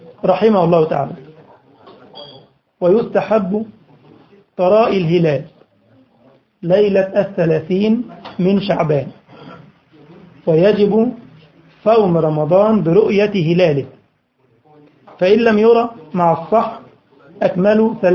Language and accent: Arabic; Egypt; لأن عندنا في مصر ما فيهوش الهاندي ده، يقول لك النقال أو الجوال أو المحمول